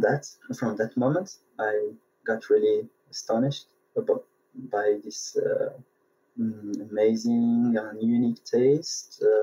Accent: France; also born or lived in Tunisia; I'm from France and Tunisia, both. So I was born in France, but I spent part of my life in Tunisia too. So I grew up between the two cultures

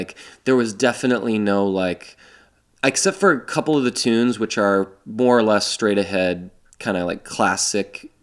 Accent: Poway, California, United States; also born or lived in South Dakota / Midwest; I was born in South Dakota. We kind of kicked around the Midwest until I was 10. Like, literally on my 10th birthday, we moved to North County, San Diego. So we moved to Poway

